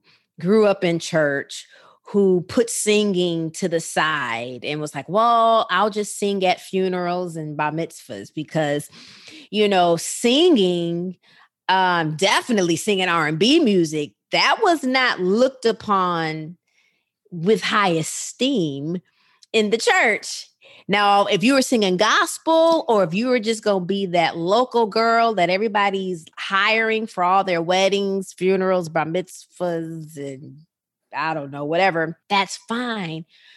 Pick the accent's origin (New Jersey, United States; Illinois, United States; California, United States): Illinois, United States; Rockford; Listen, I'm a girl from Rockford, Illinois, who believe I've been assigned to inspire and empower and make impact